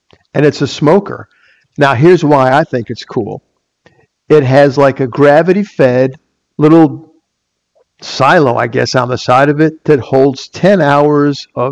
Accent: Chicago, Illinois, United States; I know growing up in Chicago, that was the case.

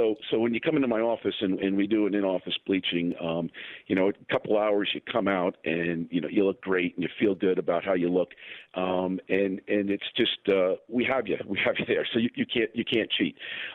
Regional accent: Somerville, New Jersey, United States; I work in Morristown, but I was born right in Somerville, and I've been a Jersey guy my whole life.

